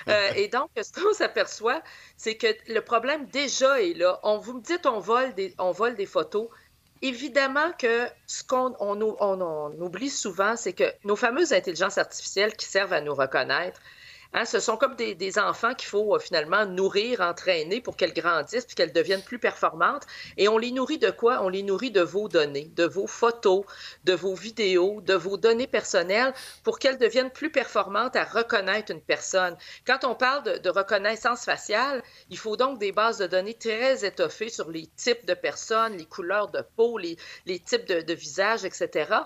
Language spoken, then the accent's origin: French; Canada; on serait maître, je dirais, chez nous au Canada de nos données